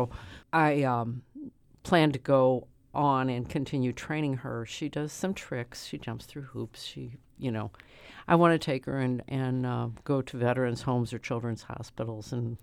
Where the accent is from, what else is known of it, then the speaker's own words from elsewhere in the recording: St. Louis, Missouri, United States; I'm a lifelong citizen of the City of St. Louis. I grew up in South St. Louis in the 14th Ward